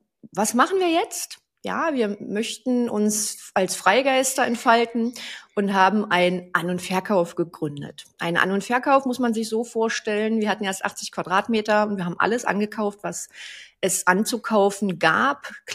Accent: Burg, Saxony-Anhalt, Germany; ich bin in Burg aufgewachsen und die Baustelle meiner Eltern hat mich geprägt. Ich habe also lieber mit Steinen gespielt als mit Barbie-Puppen. Ich bin ein typischer Ossi

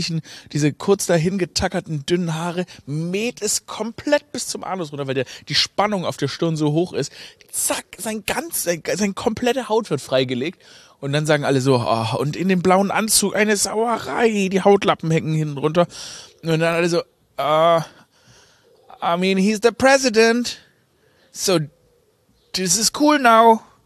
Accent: Stuttgart, Baden-Württemberg, Germany; Ich komme ja aus Stuttgart, gell?

